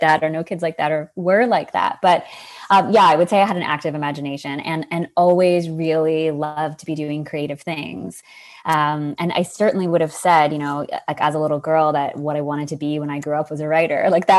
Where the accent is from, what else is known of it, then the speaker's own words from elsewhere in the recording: Newmarket, Ontario, Canada; I grew up in Newmarket, Ontario, so north of Toronto, and just really had what I would consider to be like a fairly normal, typical sort of middle class, suburban childhood